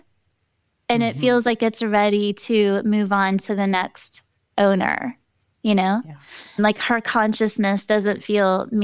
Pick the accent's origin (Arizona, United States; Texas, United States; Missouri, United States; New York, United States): Texas, United States; Houston; And so Port Aransas was special to me because as a little girl, I grew up in Houston, Texas, which is very close to Galveston.